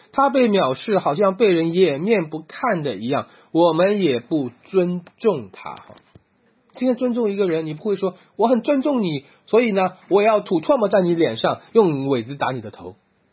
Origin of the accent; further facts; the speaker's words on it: China; 你说我们中国人也是一样哈